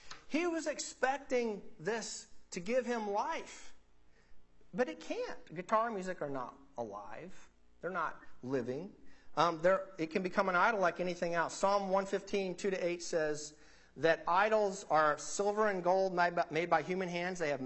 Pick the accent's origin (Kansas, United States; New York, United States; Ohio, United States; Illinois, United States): Kansas, United States; Wichita; my guitar teacher, he was a student at Wichita State University. I'm from Wichita.